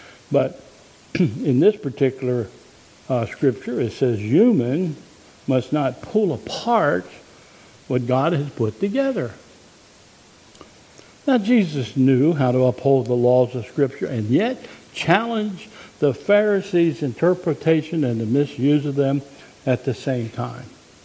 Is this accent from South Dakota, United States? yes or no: no; Pennsylvania, United States; I grew up in Pennsylvania, and the blue laws was simply meant that the whole state was closed down.